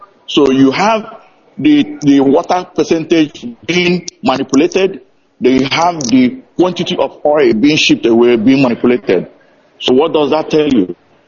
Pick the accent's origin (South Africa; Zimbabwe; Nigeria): Nigeria; now in Houston, United States; I come from Arondonyemobi in Ubita in Biafra land. And I'm calling you right now from downtown Houston, Texas, United States of America.